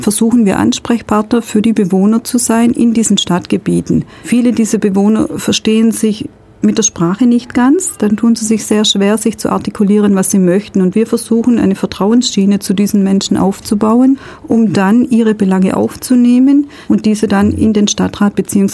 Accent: Ulm, Baden-Württemberg, Germany; Ich bin gebürtige Ulmerin Und ich habe mir eigentlich die überwiegende Zeit in Ulm aufgehalten

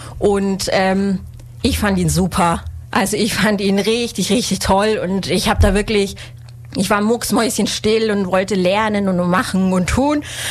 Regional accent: Memmingen, Bavaria, Germany; Also ich bin gebürtige Memmingerin, komme gar nicht so, also ist gar nicht so weit weg von hier.

